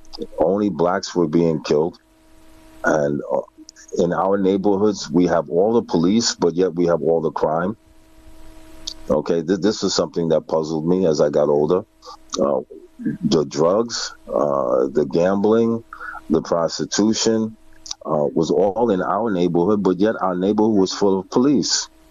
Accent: United States; born there; most of the stuff that really affected me was before I was born in America

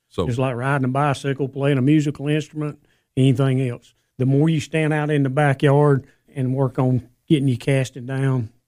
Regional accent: Georgia, United States; I'm originally from North Georgia. My wife's from Baxter. We moved here about 9 years ago and love it here, and this is home now.

